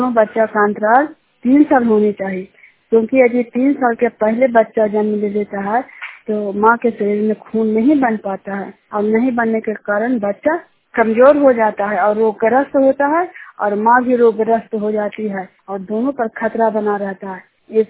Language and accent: Hindi; Jinyan, Bihar, India; जिन्यान गांव के रहने वाली हूँ।